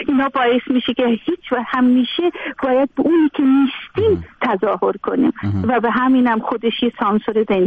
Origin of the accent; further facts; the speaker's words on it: Iran; moved away as an adult; من الان 40 سال خود ای سالی که خارج از کشور هستم، ولی تا 18-19 سالی که توی شهرستان بزرگ شدم.